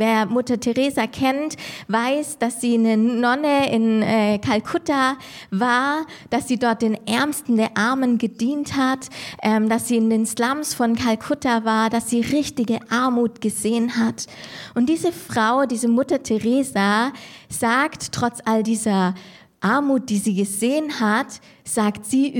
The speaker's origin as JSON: {"language": "German", "town": "Speyer", "region": "Rhineland-Palatinate", "country": "Germany", "said": "Ich komme aus Speyer, aus der Pfalz."}